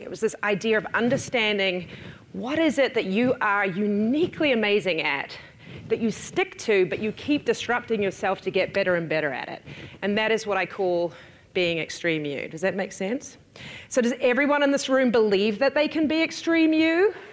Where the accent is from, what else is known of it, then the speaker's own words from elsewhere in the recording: New Zealand; I am from New Zealand. Has anyone been?